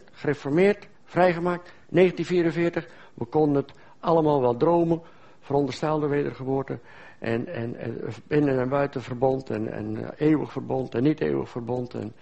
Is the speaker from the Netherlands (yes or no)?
yes; Netherlands; moved away as an adult; En dat is Nederland. Dat is mijn vaderland.